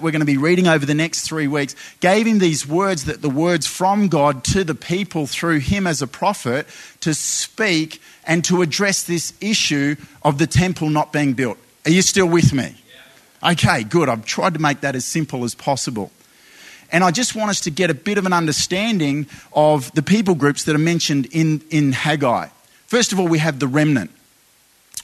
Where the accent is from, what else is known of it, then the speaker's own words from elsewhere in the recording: South Australia, Australia; I can say that because I'm from South Australia.